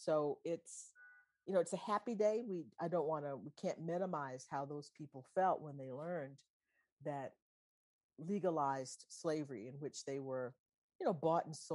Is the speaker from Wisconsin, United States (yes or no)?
no; Texas, United States; Well, growing up, it was primarily a fun family holiday that I look forward to.